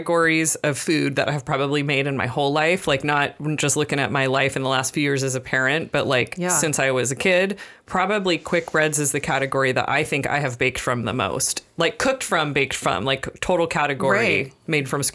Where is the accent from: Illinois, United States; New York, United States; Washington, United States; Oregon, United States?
Oregon, United States; Portland; We are home cooks from Portland, Oregon.